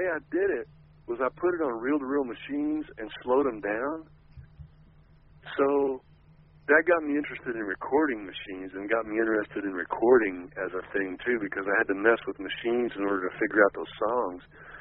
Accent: Texas, United States; and being from Texas, it's like everything is kind of you're once removed from a lot of that stuff, you know.

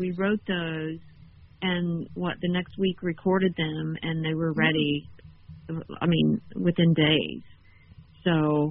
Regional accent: Rogersville, United States; Yeah, my hometown.

